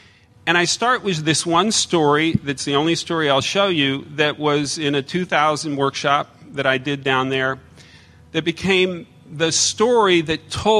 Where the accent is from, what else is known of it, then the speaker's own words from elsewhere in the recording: Dallas, Texas, United States; Now, I grew up in North Dallas in a little neighborhood called Vickery.